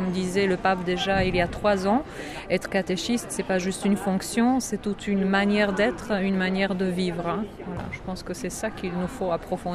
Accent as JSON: {"language": "French", "country": "Poland", "second_language": "French", "said": "moi en tant que Polonaise"}